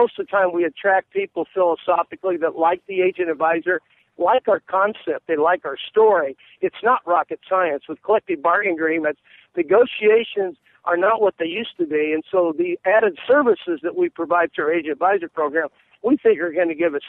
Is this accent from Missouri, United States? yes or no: yes; Kansas City, Missouri, United States; I grew up in Kansas City.